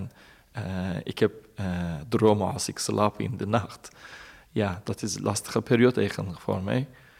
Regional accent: Turkey; Dutch is a second language; now in Netherlands; Ik kom uit Turkije.

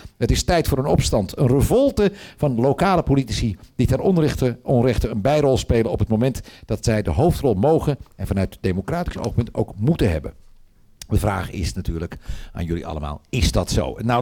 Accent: Amsterdam, North Holland, Netherlands; now in Laren, Netherlands; Ik kom uit Amsterdam en ik woon al jaren in Laren, meer dan 20 jaar.

